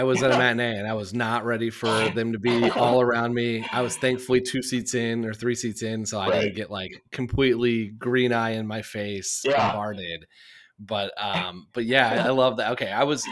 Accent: Indiana, United States; So you're like me, I'm from Indiana, where, you know, we had a little bit coming through every year.

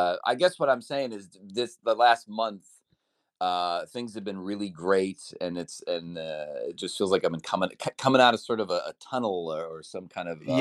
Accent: Cleveland, Ohio, United States; I mean, I grew up in Cleveland, right?

